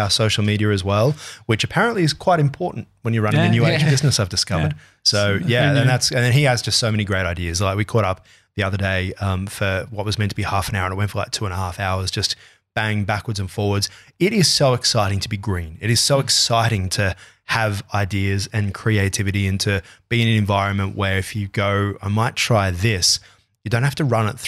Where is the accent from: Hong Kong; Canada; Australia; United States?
Australia; We don't celebrate ourselves as Australian.